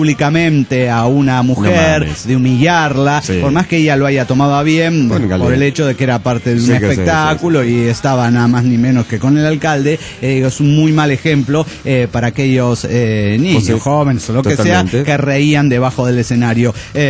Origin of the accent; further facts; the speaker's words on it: Mexico City, Mexico; born there; now in Morelia, Mexico; Soy nacido en el Distrito Federal trasladado a esta hermosa ciudad de Morelia, Michoacán, en diciembre de 1985, por los motivos que en todo México conocieron, el famoso terremoto del 85.